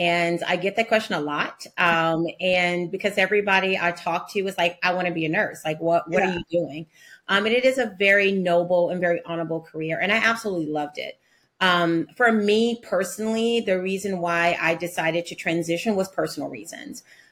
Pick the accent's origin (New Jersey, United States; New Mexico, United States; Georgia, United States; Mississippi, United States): Mississippi, United States; Born and raised in Mississippi, and that's just a little bit about me.